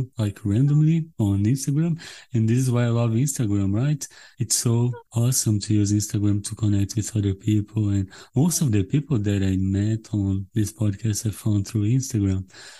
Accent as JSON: {"language": "English", "country": "Brazil", "said": "I'm from Brazil."}